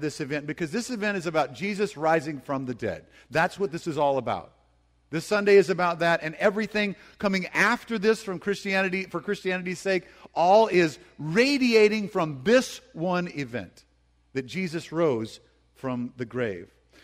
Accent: Deep South, United States; we grew up in the Deep South, and there were all kinds of traditions. The South is very traditional, and everyone went to church.

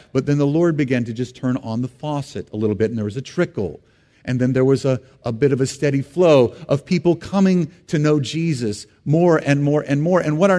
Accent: United States; And I stand here as an American saying

